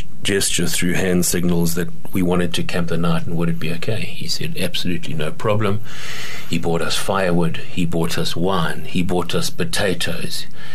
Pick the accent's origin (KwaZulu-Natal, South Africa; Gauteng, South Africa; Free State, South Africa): KwaZulu-Natal, South Africa; None of us are used to driving in the snow. We're from Zululand.